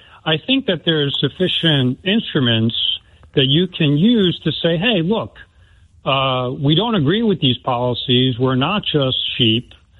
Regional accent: New York, United States; You know, I'm from New York originally, from his backyard essentially

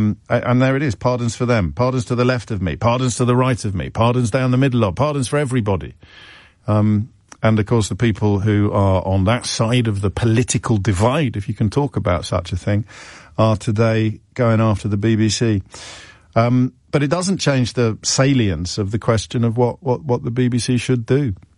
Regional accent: Ireland; Seriously, it made me proud to be Welsh, and I'm Irish.

